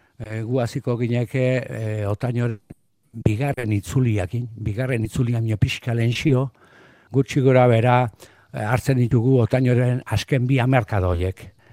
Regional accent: Zizurkil, Basque Country, Spain; Gero jakin nuen, zizurkiltzarra zela, nire izipuz bada ere, nola baita ere, zizurkiltzarra naiz.

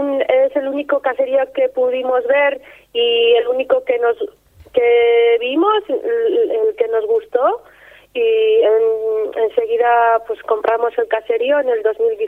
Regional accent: Getaria, Basque Country, Spain; yo soy de Getaria, de un pueblo pequeño, y bueno, es un pueblo pequeño que la verdad está bien

